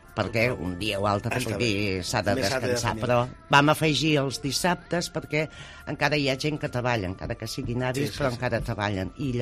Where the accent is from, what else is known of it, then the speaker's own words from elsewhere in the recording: Catalonia, Spain; per naltros com a catalans, siguis o no religiós